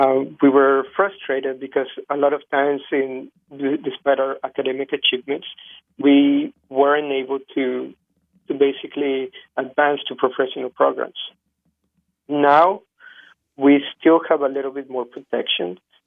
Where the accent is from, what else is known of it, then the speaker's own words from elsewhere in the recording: Texas, United States; now in Vermont, United States; I'm from Texas, so I basically did not know what winter meant.